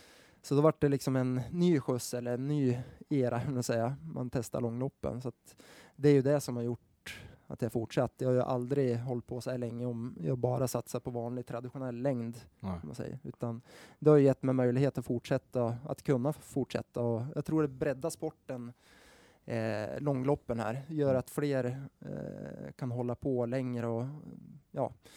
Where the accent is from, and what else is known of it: Sweden